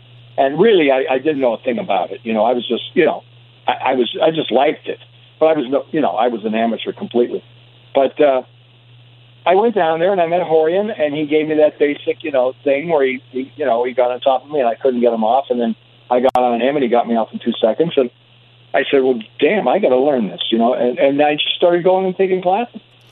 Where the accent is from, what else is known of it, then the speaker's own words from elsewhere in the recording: Youngstown, Ohio, United States; Actually, I'm from Youngstown, Ohio, which is right on the PA line. But it was a steel mill town.